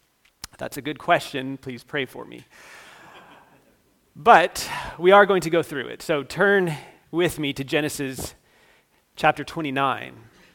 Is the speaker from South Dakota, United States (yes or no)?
no; Utah, United States; The show followed a polygamist family from Utah, my home state